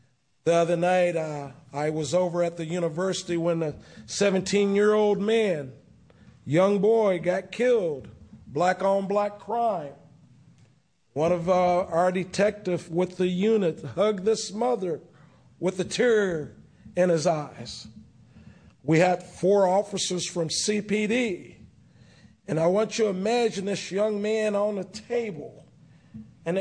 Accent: Columbia, Missouri, United States; I'm African American, grew up here in Columbia, Missouri. Back when I was a kid, the police officers did not have to chase you because they knew your family.

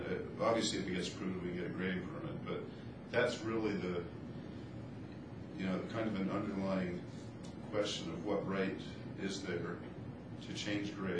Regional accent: United States; but I'm American and have rights to some rights

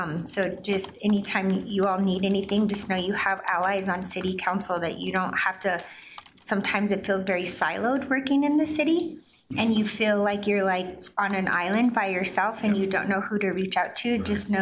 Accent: Denver, Colorado, United States; And when we were growing up in Northwest Denver, and I grew up during the summer of violence in Northwest Denver and lost a lot of friends in high school

